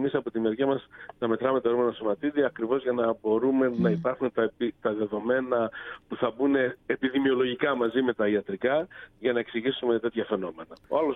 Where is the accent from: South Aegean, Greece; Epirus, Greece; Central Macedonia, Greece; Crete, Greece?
Central Macedonia, Greece; Thessaloniki; Αν και κατάγομαι από τη Θεσσαλονίκη